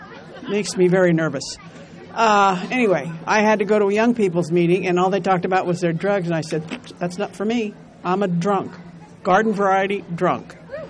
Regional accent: Fresno, California, United States; born there; I was born in Fresno, lived here my whole life, got sober, got drunk, all that stuff here.

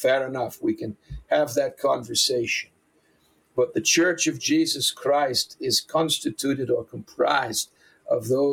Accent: Boston, Massachusetts, United States; infinitely bigger than my hometown and beloved town of Boston, Massachusetts.

